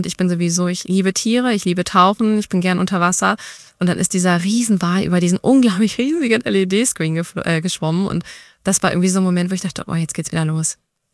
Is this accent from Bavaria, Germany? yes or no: no; Berlin, Germany; ich bin Berlinerin